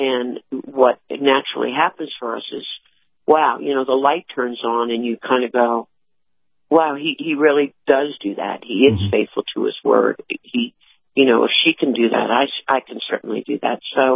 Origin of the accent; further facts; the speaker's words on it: New York, United States; now in Nashville, United States; You know, and I live in Nashville now, but I'm from New York